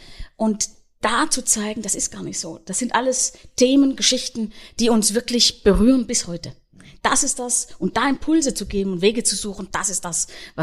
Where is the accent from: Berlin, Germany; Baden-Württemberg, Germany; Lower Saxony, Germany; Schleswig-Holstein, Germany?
Baden-Württemberg, Germany; Offenburg; moved away as an adult; also born or lived in Saxony / Thuringia / Saxony-Anhalt; Ursprünglich bin ich im Badischen geboren und aufgewachsen, in Offenburg. Das ist zwischen Freiburg und Karlsruhe. Und dann war ich den größten Teil meines Lebens im Osten Deutschlands, in neuen Bundesländern. Erst in Sachsen, dann in Thüringen und dann in Sachsen-Anhalt.